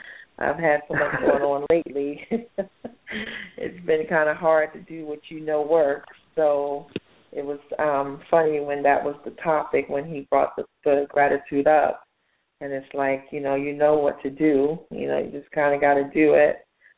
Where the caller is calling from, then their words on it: Atlanta, Georgia, United States; Hi, Adam. … calling from Atlanta. Happy Thanksgiving.